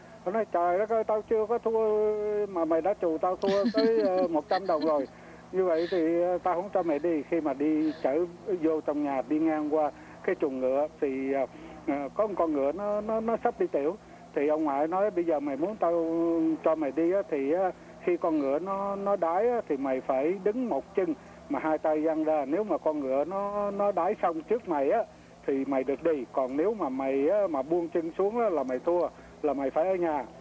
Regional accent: Saigon, Ho Chi Minh City, Vietnam; Vâng, là một người sinh trưởng tại thành phố Sài Gòn. Thì … sinh ở Sài Gòn thuộc cái tỉnh gia đình.

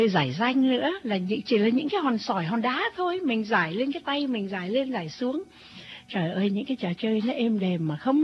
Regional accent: Bảo Lộc, Lâm Đồng, Vietnam; moved away; Cái đó làm cho chúng tôi nhớ lại cái hồi tuổi thơ ở tại Bảo Lộc 2 năm trời. Mỗi ngày cứ phải ra đường đón xe lam để mà đi đến trường học đó chị Thương Nga.

